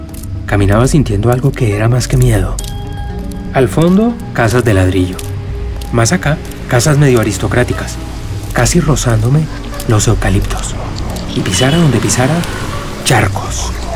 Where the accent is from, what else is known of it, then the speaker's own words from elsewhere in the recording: Bogotá, Bogotá D.C., Colombia; born there; Nací en Bogotá en 1964, pero me parece que nací antes